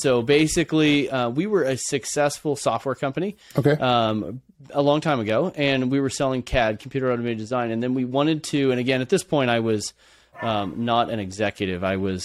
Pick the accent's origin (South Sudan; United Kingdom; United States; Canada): United States; California; now in Idaho, United States; I grew up in the Bay Area. I was actually born at Stanford Hospital.